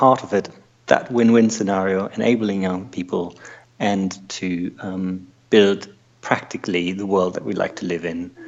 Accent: Germany; also born or lived in Wales / Devon / London; now in Frome, United Kingdom; I'm originally from Germany.

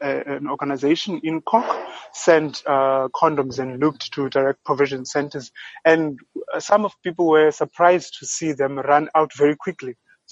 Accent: South Africa; I come from South Africa with a high prevalence of HIV.

